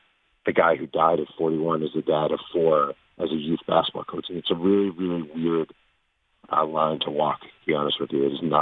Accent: New York, United States; You know, like I grew up in New York with Patrick Ewing, just as an example.

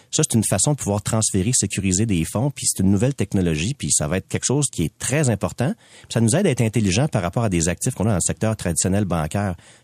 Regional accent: Quebec, Canada; Je suis un Québécois. Je suis fier.

